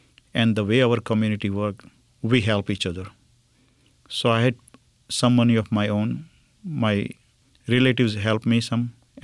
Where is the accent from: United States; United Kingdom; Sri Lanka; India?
India; Syadla; About myself, I am from India, small town called Syadla, S-Y-A-D-L-A. My parents were farmers.